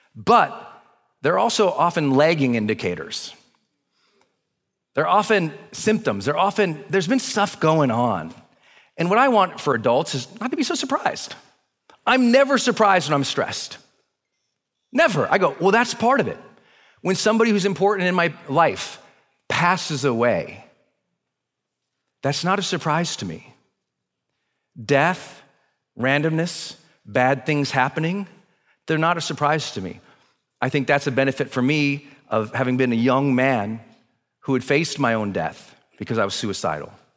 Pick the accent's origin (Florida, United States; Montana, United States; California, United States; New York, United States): Montana, United States; born or raised there